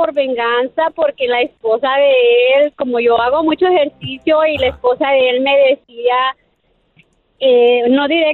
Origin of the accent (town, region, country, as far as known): Sinaloa, Mexico